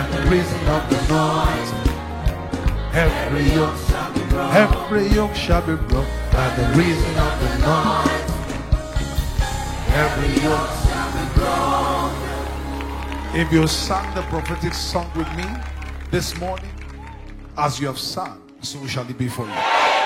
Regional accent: Ekiti, Nigeria; I'm from Ekiti, Nigeria.

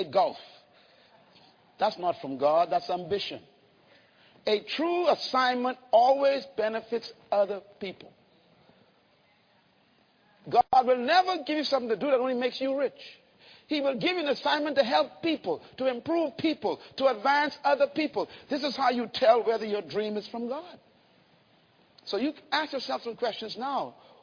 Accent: Nassau, New Providence, Bahamas; Growing up in Bain's town, the worst thing that could happen to anyone was to have their daughter pregnant.

